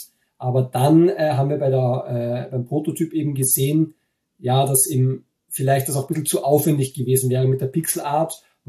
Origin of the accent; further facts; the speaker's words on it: Linz, Upper Austria, Austria; also born or lived in Vienna; now in Germany; Ich bin in Wien geboren, aber nur geboren. Ich bin aufgewachsen in Linz in Oberösterreich.